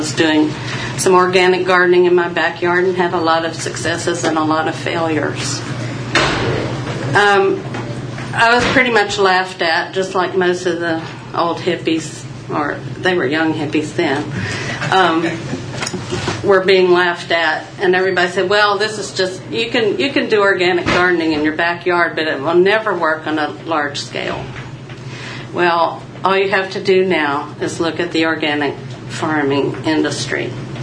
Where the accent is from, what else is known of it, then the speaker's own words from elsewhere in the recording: Depoe Bay, Oregon, United States; I'm from Depot Bay. I went to Virginia Tech, which back in those days, a long time ago, was known as a cow college and agriculture college.